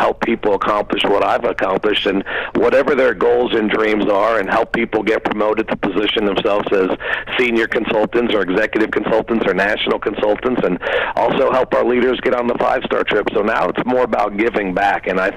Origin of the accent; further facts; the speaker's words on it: Pennsylvania, United States; I didn't know anybody in Texas. I'm originally from Pennsylvania. I was living in New York at that time, so I knew 3 people in Texas.